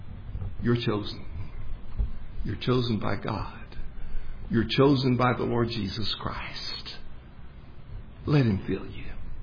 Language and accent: English; Texas, United States; Most of you know by now that I grew up out in West Texas, about 200 miles west of here. It's a hot, dry, arid country.